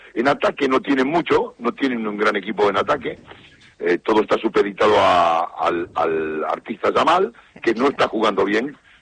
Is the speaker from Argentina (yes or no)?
yes; Argentina; now in Spain; Yo tengo 54 años viviendo en España, sí, toda la vida, mis hijos nacieron aquí, todo. Pero evidentemente, Argentina sobre todo, yo soy argentino y muero por Argentina.